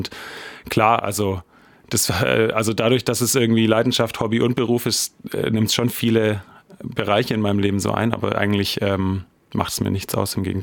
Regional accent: Baden-Württemberg, Germany; now in Schwäbisch Hall, Germany; Ich komme ursprünglich aus Ludwigsburger Ecke. Genau, bin in Arsberg aufgewachsen. In Ludwigsburg war ich auf der Schule. Und seit 12 Jahren wohne ich jetzt in Schwäbisch Hall mit meiner Frau.

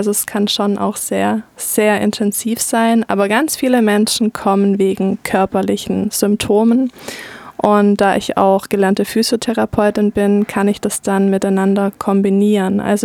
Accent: Schwäbisch Hall, Baden-Württemberg, Germany; also born or lived in Peru / Freiburg; Genau, also ich bin in Schwäbisch Hall aufgewachsen, aber habe dann ein paar Jahre woanders gewohnt, unter anderem in Peru und Freiburg und bin rumgereist.

